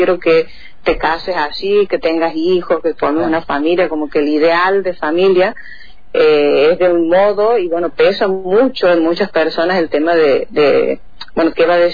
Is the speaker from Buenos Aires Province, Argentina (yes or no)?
no; Brea Pozo, Santiago del Estero, Argentina; casi 80 kilómetros de Santiago capital, más yendo para el sur de la capital de Santiago. Mi pueblo se llama Breaposo, dentro del departamento San Martín. Y así como te decía, aquí nos conocemos todos